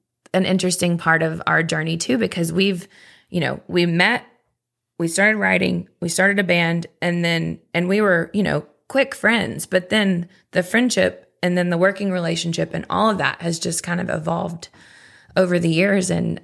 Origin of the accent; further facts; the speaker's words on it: Nashville, Tennessee, United States; I think being born and raised in Nashville helped.